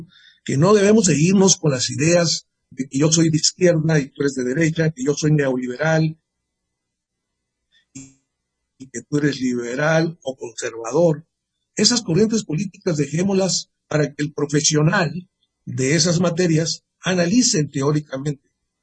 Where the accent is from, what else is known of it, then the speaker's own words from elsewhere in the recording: Mexico; Tenemos todos como mexicanos el derecho de crecer